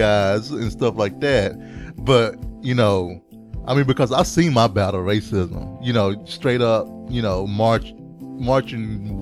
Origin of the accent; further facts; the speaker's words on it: Monterey, North Carolina, United States; born there; So for me, I was born in Monterey, North Carolina.